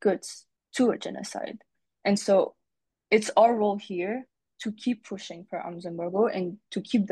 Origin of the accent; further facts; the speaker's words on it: Canada; Our role as Canadian and as, you know, constituent of these MPs is that they shouldn't answer to foreign states.